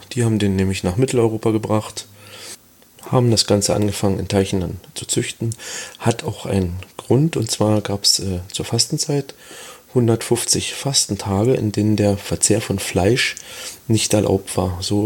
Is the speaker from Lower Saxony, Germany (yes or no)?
no; Peitz, Brandenburg, Germany; Ja, wie ich am Anfang schon gesagt habe, ich komme aus Peitz. Das ist da, wo der Karpfen herkommt.